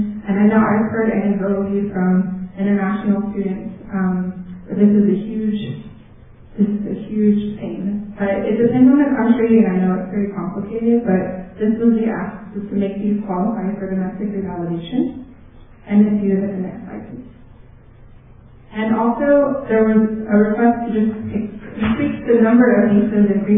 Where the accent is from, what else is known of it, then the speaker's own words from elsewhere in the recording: Missouri, United States; We were supposed to meet with Congressman Emanuel Cleaver. Missouri is my home state.